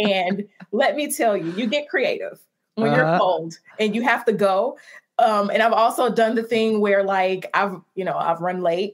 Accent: Chicago, Illinois, United States; Yes, I am from Chicago, born and raised.

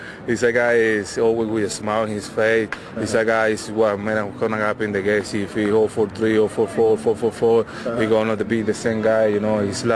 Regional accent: Venezuela; When I come back to Venezuela, I go back to my hometown.

